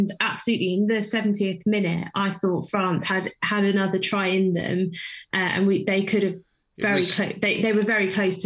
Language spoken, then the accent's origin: English; United Kingdom; I'm British